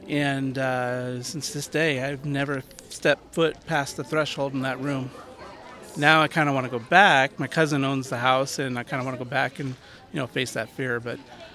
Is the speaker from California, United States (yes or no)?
yes; San Diego, California, United States; I'm from San Diego, California.